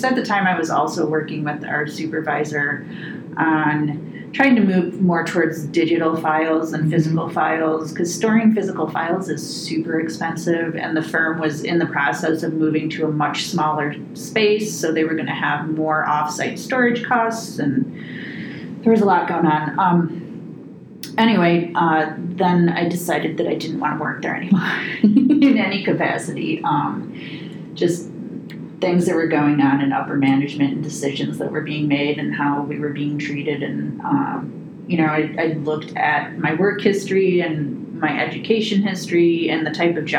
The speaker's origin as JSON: {"language": "English", "town": "Detroit", "region": "Michigan", "country": "United States", "said": "I'm from Detroit originally. My mom lives in Sterling Heights, so I could move back and stay with her if I needed"}